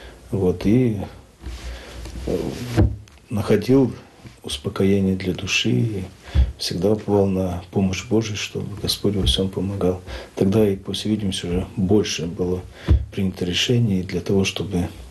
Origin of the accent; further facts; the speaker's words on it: Ilnyk, Lviv Oblast, Ukraine; moved away as an adult; now in Penza, Russia; Я сам родом с Украины, со Львовской области. Есть такое село Ильник, в котором я родился, вырос. С него же поступил в институт в 88 году. В 93 году закончил и переехал в Пензу.